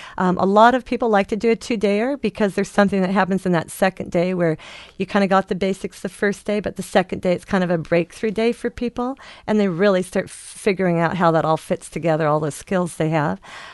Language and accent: English; Portland, United States; growing up in Portland